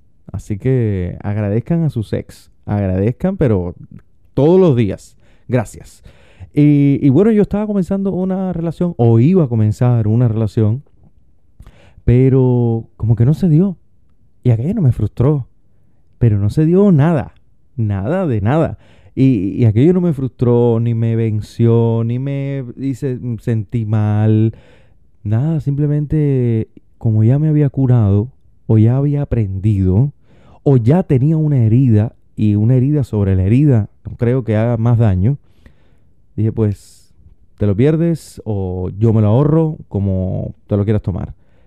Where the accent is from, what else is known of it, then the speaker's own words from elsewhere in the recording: Cuba; moved away; que salí de Cuba y la gente de allá me dice, las cosas en Cuba tú no te imaginas cómo han cambiado